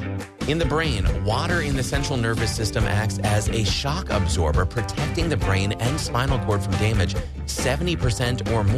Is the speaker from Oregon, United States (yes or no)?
no; Rice Lake, Wisconsin, United States; from Rice Lake, my hometown.